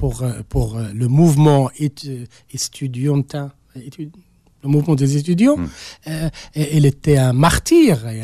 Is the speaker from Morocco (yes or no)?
yes; Essaouira, Marrakesh-Safi, Morocco; moi, je suis originaire des Essaouira